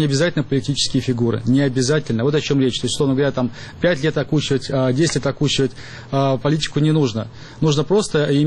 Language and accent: Russian; Nakhodka, Primorsky Krai, Russia; born there; also born or lived in Izhevsk; Я родился на Находке, во-вторых, я много поездил, в некоторых городах жил, вот в Ижевске я прожил года два, наверное.